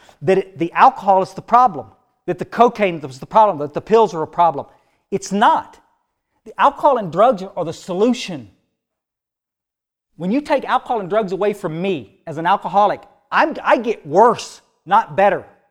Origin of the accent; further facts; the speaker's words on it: Texas, United States; I grew up here in the Hill Country, but I'd gone away in about 1973, I guess, to Houston